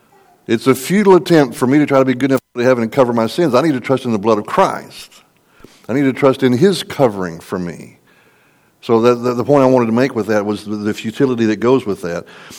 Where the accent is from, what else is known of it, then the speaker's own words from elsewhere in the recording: Texas, United States; Where I live in Texas, where I grew up in Texas, where it's even warmer, especially West Texas, where it's dry and hot.